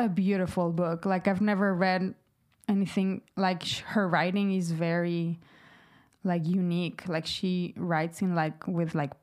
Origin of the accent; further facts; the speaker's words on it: Laredo, Texas, United States; also born or lived in Monterrey, Mexico; So I was born in Mexico, in Monterrey. And my parents got divorced when I was two. My mom and I went to live to Laredo. And then we moved to the U.S. side of the border, Laredo, Texas.